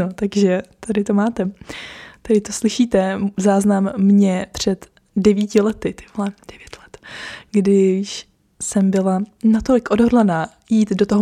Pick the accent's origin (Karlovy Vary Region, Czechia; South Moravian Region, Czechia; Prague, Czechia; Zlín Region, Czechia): Karlovy Vary Region, Czechia; Karlovy Vary; v obchodním centru u nás v Karlových Varech